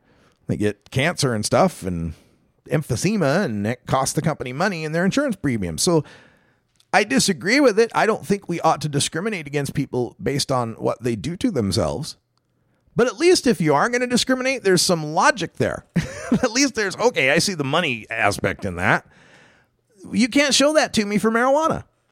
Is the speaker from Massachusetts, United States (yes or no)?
no; Idaho, United States; Some of them, like, you know, back in my home state of Idaho, you could get Everclear, 190 proof alcohol, right?